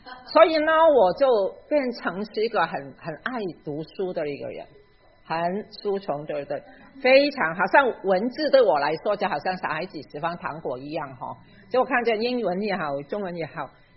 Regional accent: Hong Kong; Chinese is a second language; 当我是在香港出生长大的一个人，所以你听我的普通话你就知道了哈。

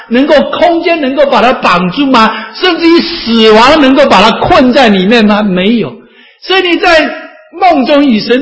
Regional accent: China; 已经让我们认识到神，我们中国人更感恩，不是吗？

